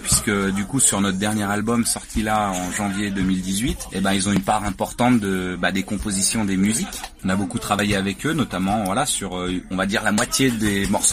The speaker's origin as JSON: {"language": "French", "region": "Auvergne-Rhône-Alpes", "country": "France", "said": "On écume un peu les bars des stations puisqu'on est de Savoie."}